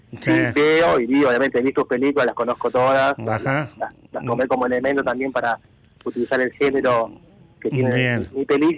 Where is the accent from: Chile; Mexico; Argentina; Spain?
Argentina; Buenos Aires; quería hablar sobre nuestra identidad como argentinos y como porteños